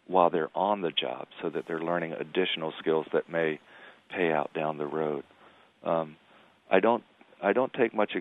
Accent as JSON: {"language": "English", "region": "the South", "country": "United States", "said": "I'm from the South, where we're steeped in history and government and tradition and all that stuff."}